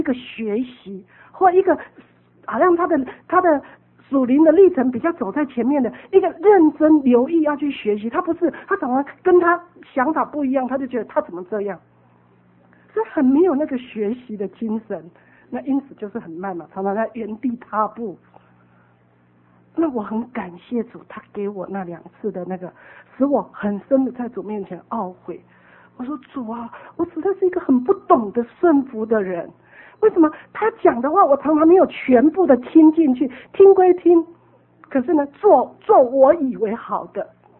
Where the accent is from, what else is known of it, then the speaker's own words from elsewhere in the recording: China; 那你知道我们中国人就是这样嘛